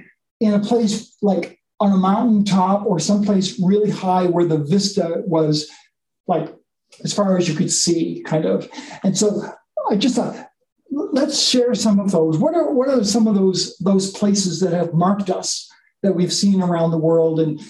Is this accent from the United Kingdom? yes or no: no; Eastern Canada, Canada; here I am from Eastern Canada, from the middle of nowhere, where you'd think there'd be no lights ever anywhere.